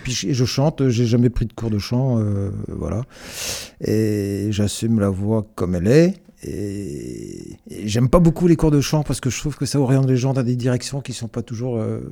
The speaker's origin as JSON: {"language": "French", "region": "Brittany", "country": "France", "accent": "Breton", "said": "on sent bien que mon accent breton, il est là"}